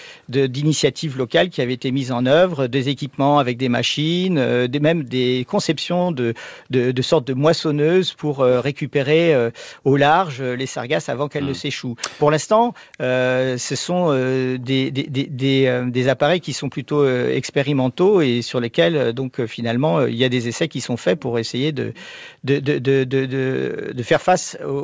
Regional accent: Guadeloupe; il est chez nous en Guadeloupe.

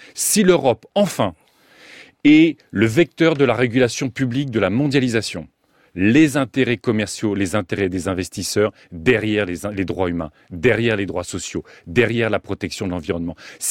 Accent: France; Moi, je suis français. Je suis un citoyen européen de nationalité française.

